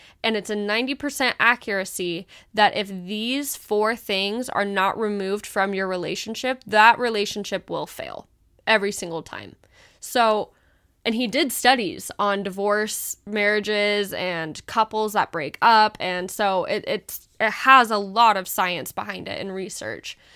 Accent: Midwest, United States; accent: Midwestern; my little Midwestern accent coming through

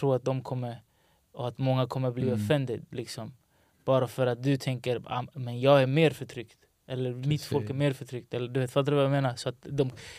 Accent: Rinkeby, Stockholm County, Sweden; jag minns när jag var liten exempelvis, jag kommer från Rinkeby

